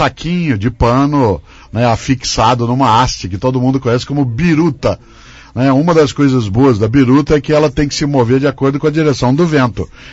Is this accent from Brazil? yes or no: yes; Londrina, Paraná, Brazil; also born or lived in Maringá; now in São Paulo, Brazil; apesar de eu ser um comentarista que vive em São Paulo, eu sou paranaense. Nascido em Londrina, sou Londrina, pé vermelho. Eu vou contar uma coisa, você não era nascido, eu morei em Maringá.